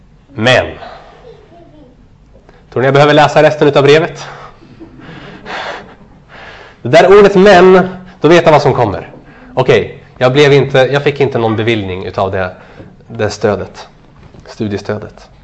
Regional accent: Sweden; Jag beklagar, för jag är svensk.

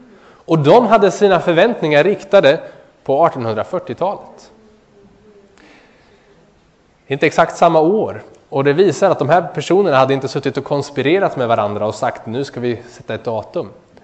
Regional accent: Örebro, Örebro County, Sweden; Det är precis utanför mitt barndomshem. Där jag kommer ifrån, utanför Örebro.

